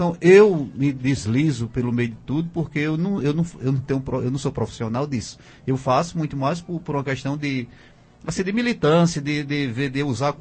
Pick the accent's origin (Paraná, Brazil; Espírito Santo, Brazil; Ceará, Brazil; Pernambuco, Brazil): Pernambuco, Brazil; São José do Egito; eu sou de uma região lá de São José do Egito, do Paraitama, aquela região ali tem grupos, porque são famílias inteiras de poetas.